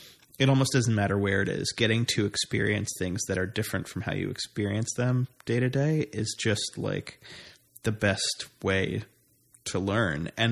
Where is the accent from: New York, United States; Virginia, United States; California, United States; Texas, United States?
New York, United States; New York City; even growing up in New York and feeling like I've been exposed my whole life to like a diversity of experiences in New York